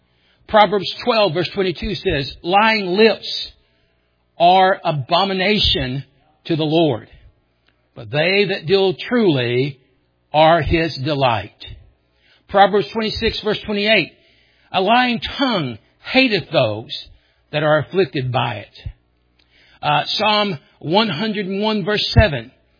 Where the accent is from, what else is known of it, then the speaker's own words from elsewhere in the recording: Memphis, Tennessee, United States; I grew up in Memphis, and I learned to smell the manure wagon from 2 miles away.